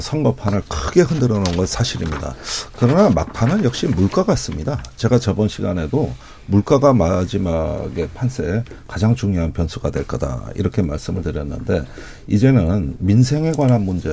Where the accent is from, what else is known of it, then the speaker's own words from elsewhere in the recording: Chungcheong, South Korea; 제 고향은 아니에요. 물론 충청도 사람이긴 하지만